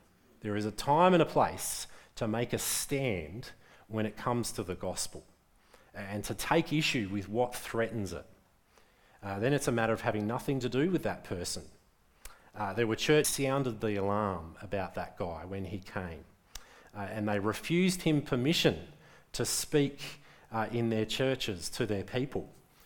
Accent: Adelaide, South Australia, Australia; The church I grew up in back in Adelaide

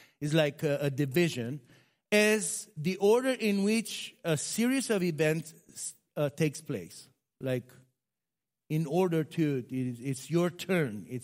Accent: Romania; English is a second language; I come from Romania.

